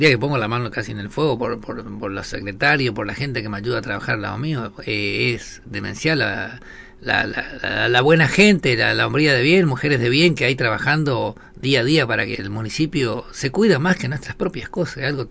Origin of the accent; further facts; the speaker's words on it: Argentina; porque merecemos como argentino.